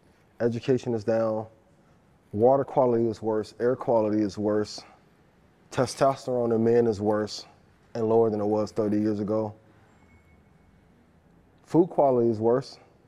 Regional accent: East Chicago, Indiana, United States; I mean, where I'm from, like people, when I grew up in East Chicago, people was killing over $500, like to this day.

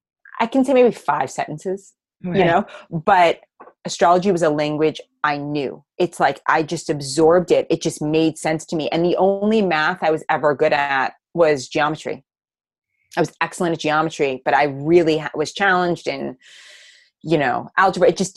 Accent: New York City, New York, United States; I'm from New York City. You know, my dad was the breadwinner. My mom was the homemaker.

